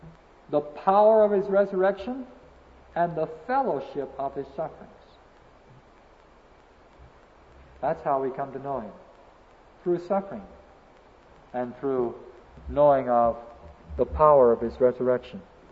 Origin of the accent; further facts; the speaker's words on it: Texas, United States; Well, I'm a Texan, but we're not biased over in Texas